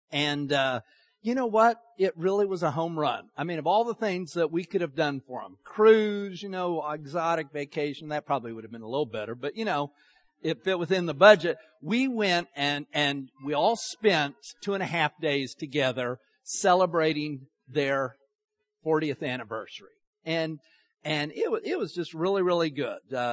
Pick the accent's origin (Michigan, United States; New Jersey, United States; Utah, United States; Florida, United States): Utah, United States; also born or lived in Texas; You know, okay, we grew up in Utah. That's where my parents lived.